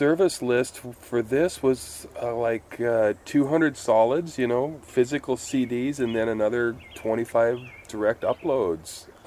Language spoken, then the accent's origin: English; Burien, Washington, United States; also born or lived in Seattle; Well, I was born in South Park, down in the projects, and from there we moved to White Center. And then by the time I was six, we moved back to the neighborhood where my mom grew up in Burien.